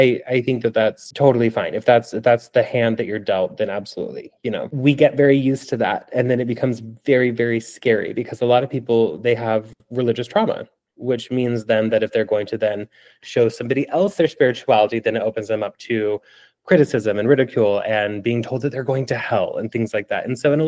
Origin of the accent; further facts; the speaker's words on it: Oregon, United States; I didn't really grow up speaking Spanish. I didn't grow up in Mexico. You know, I grew up in Oregon.